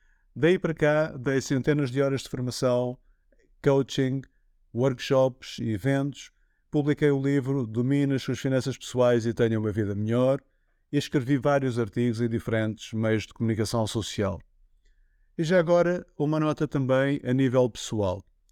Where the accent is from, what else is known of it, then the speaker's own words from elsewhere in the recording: Lisbon, Portugal; born there; Eu nasci em Lisboa